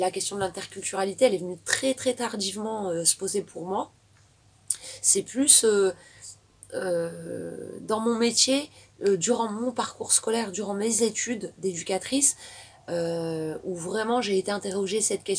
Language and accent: French; Normandy, France; Et j'ai grandi en Normandie.